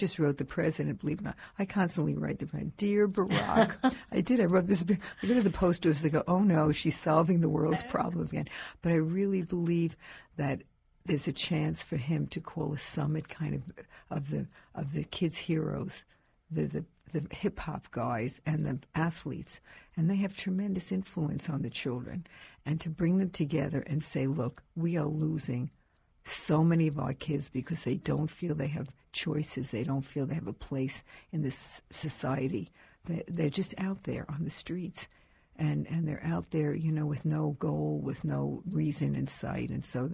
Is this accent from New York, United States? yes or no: yes; New York City, New York, United States; I grew up in New York City, and every high school had at that time a Department of Industrial, what do they call it?